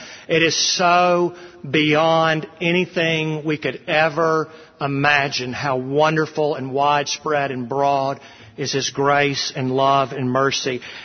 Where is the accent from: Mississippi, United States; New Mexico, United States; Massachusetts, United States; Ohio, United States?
Mississippi, United States; Jackson; that little Gentile growing up in Jackson, Mississippi, out of 7.5 billion people on the face of the earth.